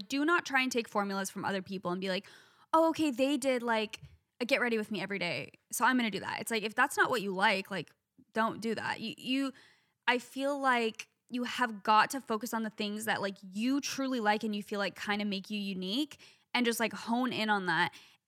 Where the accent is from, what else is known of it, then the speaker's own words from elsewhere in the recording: Phoenix, Arizona, United States; and because I'm from Phoenix, obviously.